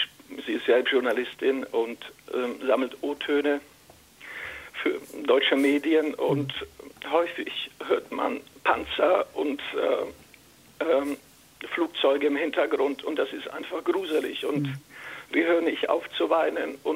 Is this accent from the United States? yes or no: no; Slovakia; now in Germany; Ich selbst bin aus der Slowakei, schon länger in Deutschland wohnhaft. Meine Frau ist aus Kiew.